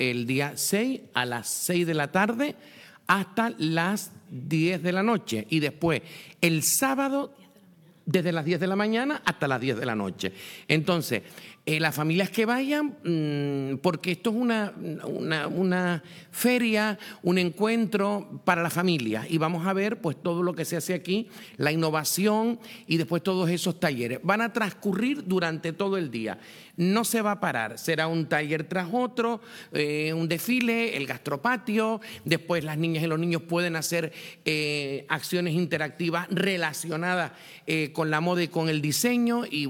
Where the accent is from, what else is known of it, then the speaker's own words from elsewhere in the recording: Vallehermoso, Canary Islands, Spain; mi infancia fue en Vallehermoso